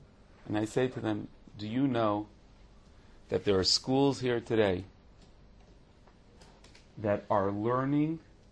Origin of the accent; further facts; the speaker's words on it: Poland; I come from Poland, I told them.